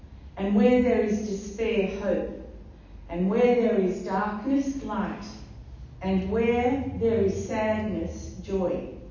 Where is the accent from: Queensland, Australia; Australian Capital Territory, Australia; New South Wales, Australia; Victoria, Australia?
New South Wales, Australia; Cowra; born there; And I was born in Cowra, where camp accommodation had been organised for families who had fled Europe after the aftermath of World War II.